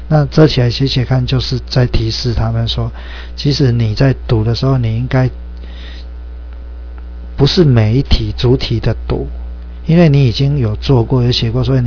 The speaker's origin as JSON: {"language": "Chinese", "country": "Taiwan", "said": "我们台湾人很努力，我们很辛苦"}